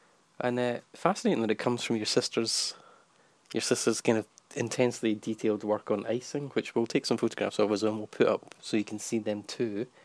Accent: Glasgow, Scotland, United Kingdom; Glasgow, and for all the things one might say about it, that tradition of folding palms to make crosses.

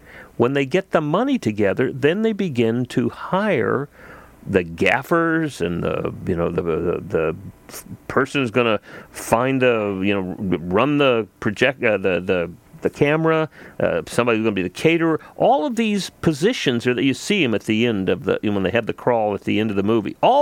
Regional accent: Texas, United States; also born or lived in Massachusetts; Now, you know, I grew up in South Texas and then spent a lot of time in Massachusetts on the East Coast.

